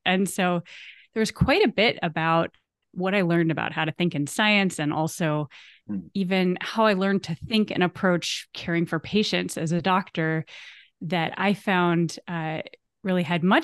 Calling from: Maine, United States; Well, I'm calling in from Maine, eastern coast of the United States.

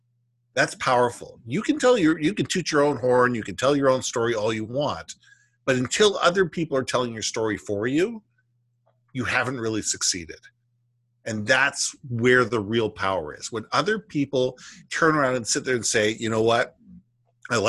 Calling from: Vancouver, British Columbia, Canada; I'm calling in from Vancouver, Canada.

